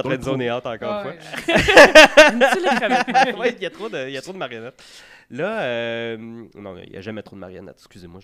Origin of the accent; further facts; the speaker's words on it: Rivière-au-Renard, Quebec, Canada; Personnellement, malgré que je viens de Rivière-au-Renard, je ne tripe pas tant que ça sur les crevettes ni les fruits de mer en général.